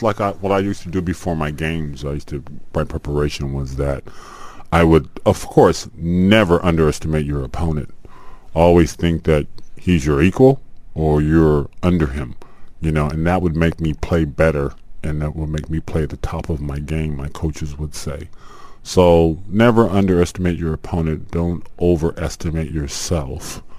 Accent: Chicago, Illinois, United States; luckily it was my hometown, actually, Chicago. That's where I was born.

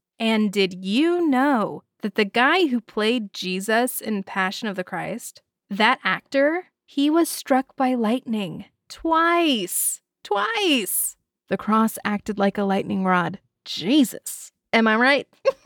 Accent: Bible Belt, United States; I grew up in the Bible Belt, underneath the fire and brimstone of the megachurch.

